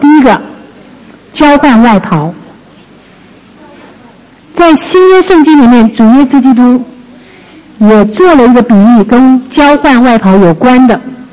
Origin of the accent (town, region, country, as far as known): China